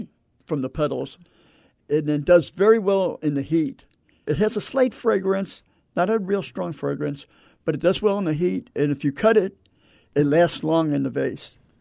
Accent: Chicago, Illinois, United States; I'm from Chicago.

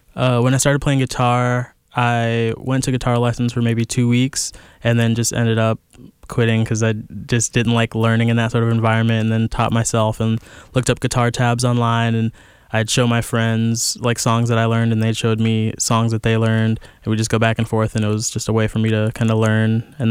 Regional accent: Jacksonville, Florida, United States; Arlington.

